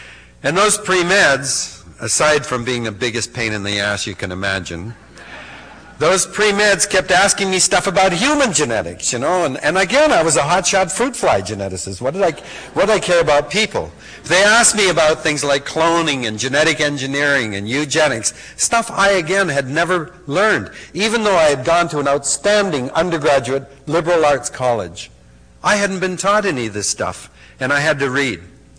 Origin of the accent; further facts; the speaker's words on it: Vancouver, British Columbia, Canada; born there; I was born in Vancouver in 1936. My mother and father were also born in Vancouver much earlier in the past century.